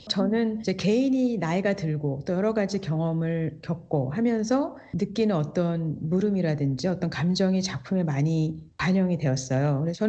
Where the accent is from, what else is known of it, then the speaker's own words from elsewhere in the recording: South Korea; now in United States; 저는 1세대 이민자로서 어떻게 보면 굉장히 한국적인 사고방식을 하는 미국 사람인 거잖아요.